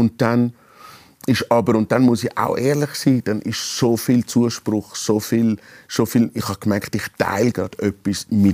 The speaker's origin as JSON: {"language": "German", "country": "Switzerland", "tie": "born or raised there", "said": "ich bin ein Seebub, ich bin am See aufgewachsen."}